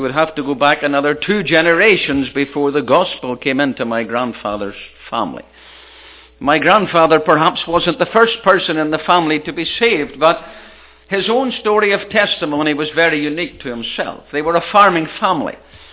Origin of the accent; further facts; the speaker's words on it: Ballymena, Northern Ireland, United Kingdom; his mother paid for him to have an apprenticeship in the town, Ballymena, my hometown.